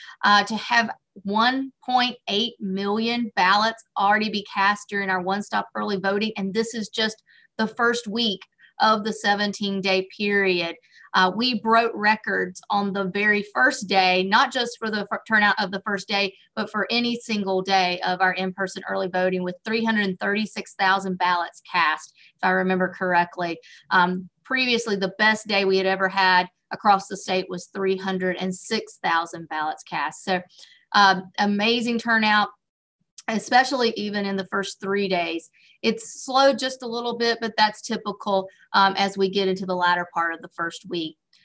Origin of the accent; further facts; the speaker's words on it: Duplin County, North Carolina, United States; I was born and raised in Duplin County. So with a father who was an economic development director for 24 years.